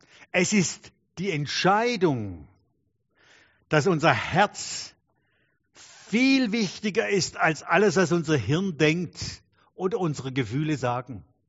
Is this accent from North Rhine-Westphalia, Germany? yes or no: no; Baden-Württemberg, Germany; Ich bin aus dem Schwabenland und die können ja auch fast ähnlich wie die Schweizer schaffe Hüsle bauen, gell?